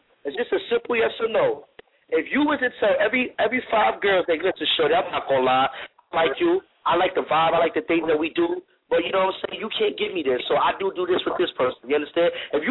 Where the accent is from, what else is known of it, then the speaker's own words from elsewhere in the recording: Bronx, New York, United States; I'm from the Bronx.